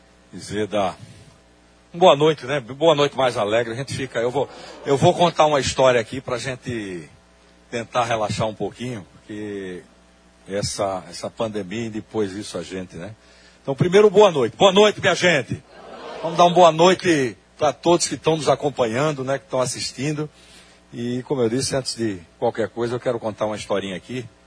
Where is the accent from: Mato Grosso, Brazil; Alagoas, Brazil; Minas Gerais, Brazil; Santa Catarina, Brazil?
Alagoas, Brazil; Maceió; also born or lived in São Paulo; eu sempre nasci e vivi minha vida inteira em Maceió, numa capital, depois fui para São Paulo, né?